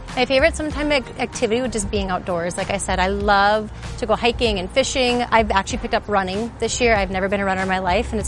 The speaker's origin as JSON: {"language": "English", "town": "Chaska", "region": "Minnesota", "country": "United States", "said": "I'm from Chaska, Minnesota, and this is my fifth year as a Minnesota Vikings cheerleader."}